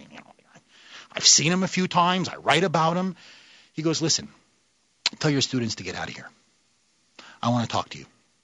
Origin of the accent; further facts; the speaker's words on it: Washington, District of Columbia, United States; sir, we are from the United States, in particular from Washington, D.C.